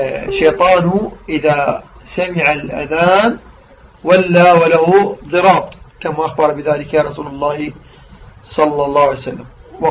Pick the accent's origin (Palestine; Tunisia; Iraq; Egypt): Iraq; نحن في بلدنا العراق نقول على الرجل، الطفل، الطفل الحرك أو الشخص الشديد نقول عليه عارم